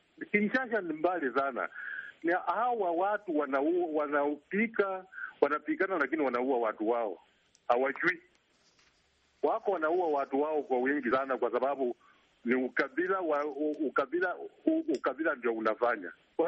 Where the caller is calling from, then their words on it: Malakisi, Bungoma County, Kenya; natoka mahali panaitwa Sango, niko area naitwa Malakisi, kaunti ya Bungoma.